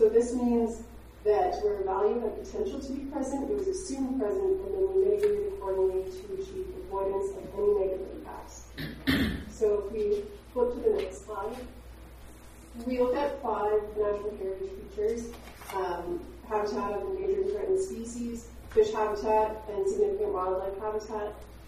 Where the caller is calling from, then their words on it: North Bay, Ontario, Canada; So I'm attending from North Bay